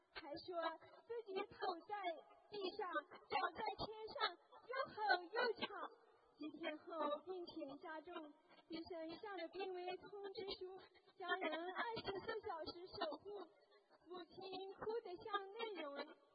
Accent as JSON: {"language": "Chinese", "region": "Sichuan", "country": "China", "said": "我来自四川绵山"}